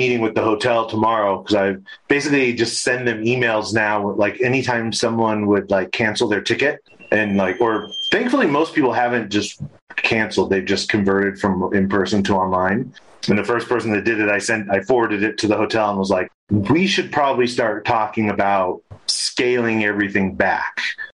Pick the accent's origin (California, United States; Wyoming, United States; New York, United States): California, United States; moved away as an adult; now in Colorado, United States; California. Southern California.